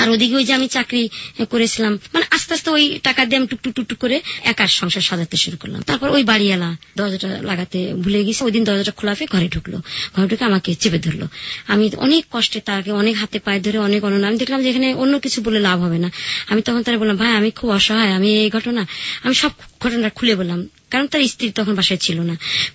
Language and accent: Bangla; Rajshahi, Rajshahi Division, Bangladesh; রাজশাহী তো আমার চেনা জায়গা, রাজশাহী থেকে আসছি